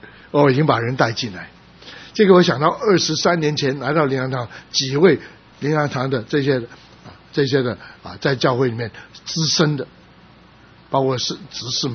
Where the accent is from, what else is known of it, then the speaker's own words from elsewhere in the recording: San Francisco, California, United States; 他特别讲是他不知道我从旧金山来的，